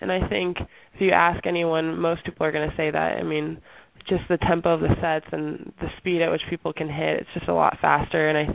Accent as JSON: {"language": "English", "town": "Manhattan Beach", "region": "California", "country": "United States", "tie": "born or raised there", "said": "And obviously, growing up in Manhattan Beach, I learned to play volleyball on the beach"}